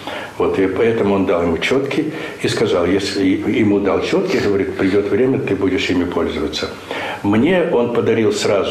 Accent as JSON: {"language": "Russian", "town": "Odesa", "region": "Odesa Oblast", "country": "Ukraine", "said": "Одессит. Потому что я с 1958 года, я одессит."}